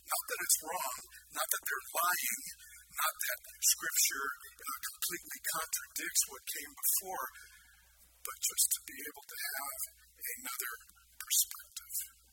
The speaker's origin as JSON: {"language": "English", "town": "Bisbee", "region": "Arizona", "country": "United States", "tie": "born or raised there", "said": "I just moved from my hometown, this big, huge move, 24 miles away to another town."}